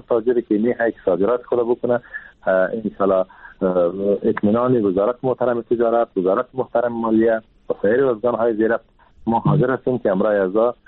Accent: Afghanistan; ما هم از افغانستان هستم

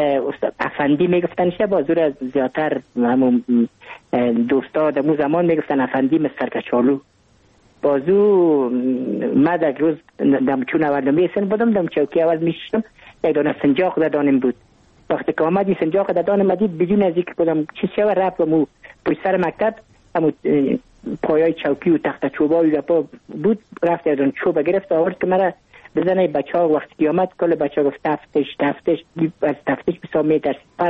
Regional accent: Kabul, Afghanistan; ما متولد کابل هستم، در نایی اول کابل تولد شدیم.

